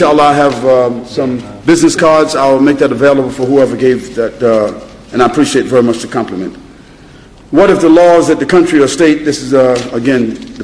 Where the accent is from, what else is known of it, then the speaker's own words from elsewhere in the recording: Brooklyn, New York, United States; also born or lived in Harlem, United States; Brooklyn, New York, where I was raised, I was born in Harlem, but I was raised in Brooklyn, New York.